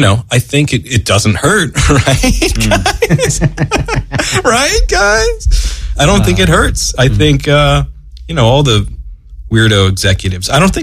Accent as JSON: {"language": "English", "town": "Allentown", "region": "Pennsylvania", "country": "United States", "tie": "born or raised there", "said": "I grew up in Allentown, a poor Jewish"}